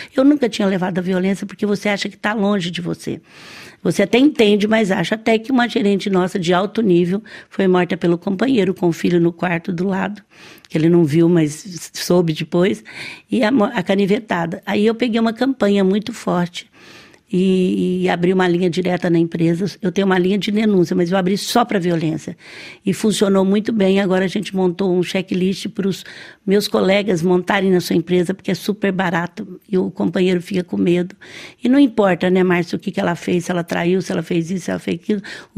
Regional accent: Franca, São Paulo, Brazil; accent: mineira; Eu sou do interior de Franca. Franca é a última cidade do estado de São Paulo, então minha pronúncia é bem mineira, é portão, é porteira.

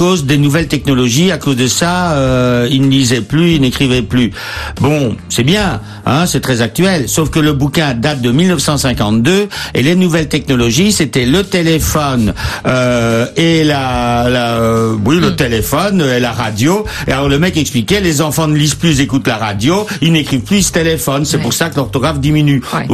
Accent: Belgium; Alors c'est un peu en tant que Belge, parce qu'en Belgique ça serait impensable

